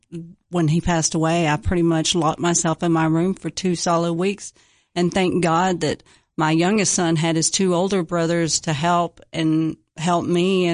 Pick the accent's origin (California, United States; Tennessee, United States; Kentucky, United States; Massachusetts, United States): Tennessee, United States; Cookeville; I grew up here in Cookeville, and I graduated high school from here. I did marry someone who lived in a neighboring county, And I lived there for 17 years.